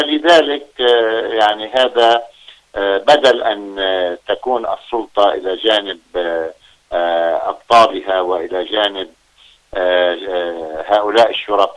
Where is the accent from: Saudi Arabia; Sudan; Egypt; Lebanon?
Lebanon; عندنا في لبنان عندما بدأنا المقاومة ضد الاحتلال الإسرائيلي والاحتلال الصهيوني